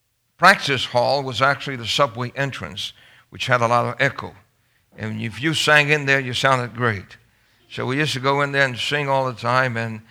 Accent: Brooklyn, New York, United States; And growing up in Brooklyn, New York, we decided to, at the age of 12, form a singing group.

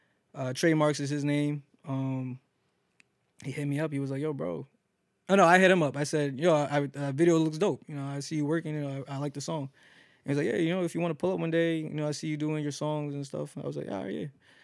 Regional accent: Yonkers, New York, United States; I was born in Yonkers. I was on Riverdale for a long time. And then I migrated.

